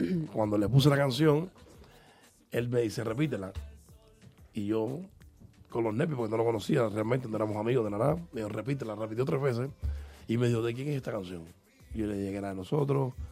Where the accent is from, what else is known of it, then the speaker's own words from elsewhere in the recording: Cuba; moved away; como nosotros salimos de Cuba